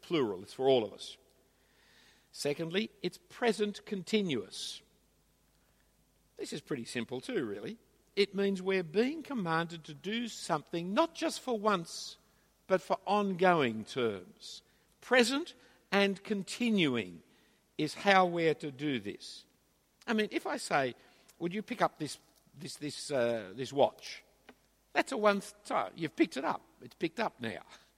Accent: Australia; I'm just saying it as an Australian who's concerned for our community

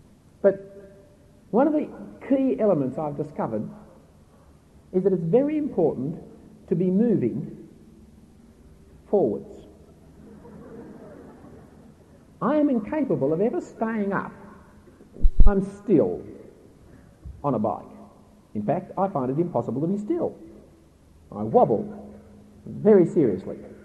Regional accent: United Kingdom; now in Australia; I may live in Australia, but I still live as a British person. I speak English with certain qualifications.

